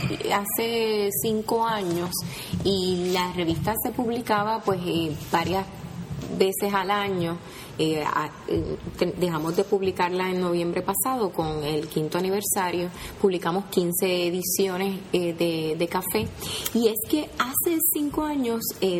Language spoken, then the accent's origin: Spanish; Arecibo, north, Puerto Rico; yo vengo de Arecibo, ¿verdad?, en la zona norte de Puerto Rico, junto al Atillo, el sector lechero por excelencia del país.